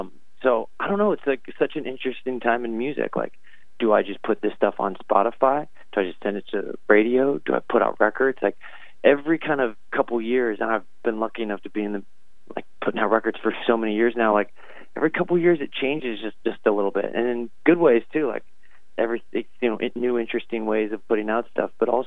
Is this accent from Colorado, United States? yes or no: no; Palm Springs, California, United States; Yeah, and I grew up in Palm Springs, and everything's like golf and tennis and stuff.